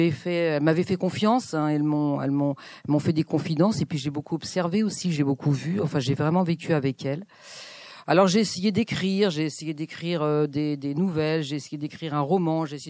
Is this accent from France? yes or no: yes; France; en tant que Française